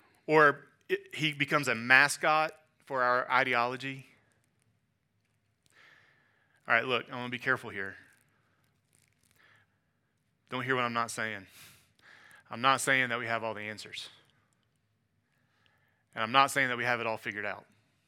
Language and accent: English; Georgia, United States; So I'm from the South, right? I'm from Georgia, so I think I can say this.